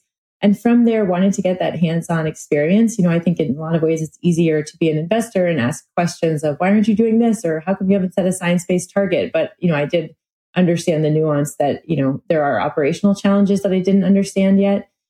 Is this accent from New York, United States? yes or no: yes; New York City, New York, United States; the funny thing is I grew up in New York City and I just love the outdoors